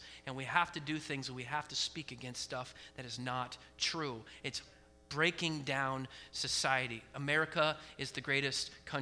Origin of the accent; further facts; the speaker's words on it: Oregon, United States; I grew up in Oregon. It's very liberal in Oregon.